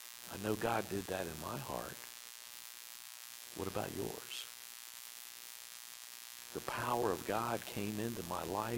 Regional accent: Chesapeake Bay, United States; I grew up on the Chesapeake Bay, and I loved looking out over the bay and seeing the storms come across the bay.

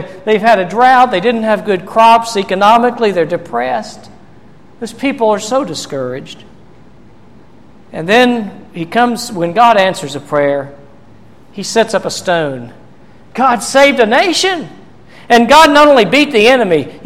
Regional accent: Christiansburg, Virginia, United States; I am so thankful to be reminded when I drive through my hometown of Christiansburg, those big monuments in the middle.

